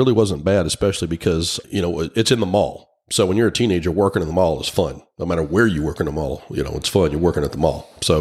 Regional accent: Millington, Tennessee, United States; also born or lived in Memphis; Well, I was originally from Memphis, Tennessee. You know, my father was in the Marines, so we kind of moved around a lot when I was a kid. But most of my youth was spent at NAS Millington, which is just north of Memphis.

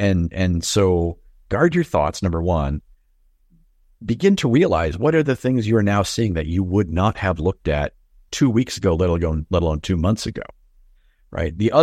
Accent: Schenectady, New York, United States; I come from Schenectady, New York, right?

